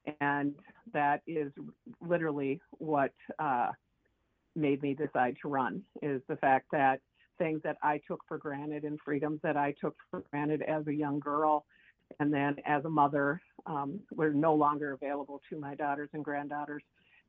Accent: Somerset, Wisconsin, United States; I was born and raised in Somerset, Wisconsin, on a farm near Bass Lake. We were a dairy farm

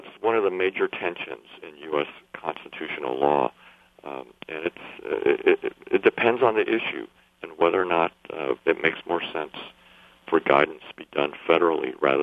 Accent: Arizona, United States; Well, you know, it just happens that I am from Arizona and I travel there often.

